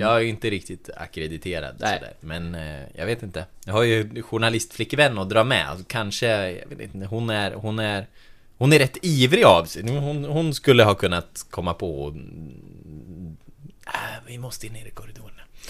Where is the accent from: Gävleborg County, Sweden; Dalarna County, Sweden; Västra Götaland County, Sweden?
Gävleborg County, Sweden; Delsbo; I Delsbo, eller ja, i Hälsingland överlag, där jag kommer ifrån